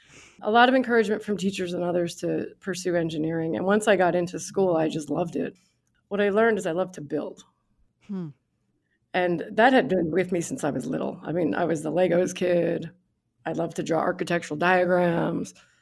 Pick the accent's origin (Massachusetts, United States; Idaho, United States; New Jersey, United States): New Jersey, United States; moved away as an adult; also born or lived in New York City, United States; now in Seattle, United States; I was raised in New Jersey. And from there, I went to school at Lehigh University in Pennsylvania and made my way cross country to Seattle, where I live now.